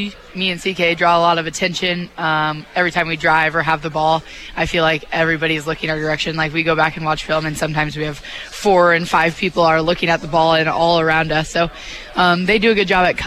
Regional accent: Kansas City, United States; I mean, I am from Kansas City

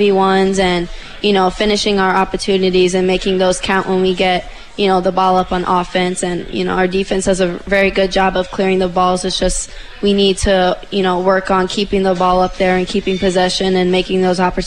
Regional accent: Sioux City, Iowa, United States; Well, I am from Sioux City, Iowa

